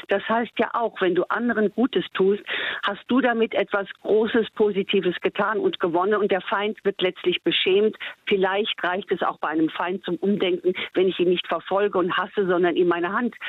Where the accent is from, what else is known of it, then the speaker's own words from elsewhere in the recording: Bonn, North Rhine-Westphalia, Germany; auch nicht weit von Bonn, wo ich aufgewachsen bin.